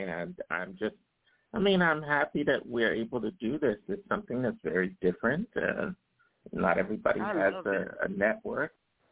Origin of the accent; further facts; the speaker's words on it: Philadelphia, Pennsylvania, United States; I remember the train was passing through where I grew up in North Philadelphia as a little kid.